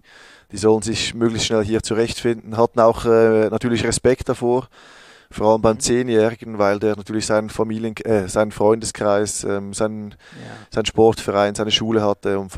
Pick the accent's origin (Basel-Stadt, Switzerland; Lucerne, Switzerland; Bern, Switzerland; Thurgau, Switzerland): Lucerne, Switzerland; Also ich bin in der Stadt aufgewachsen in Luzern und wir wohnen jetzt ein bisschen außerhalb. Aber es ist in 10 Minuten bin ich da, wo ich aufgewachsen bin.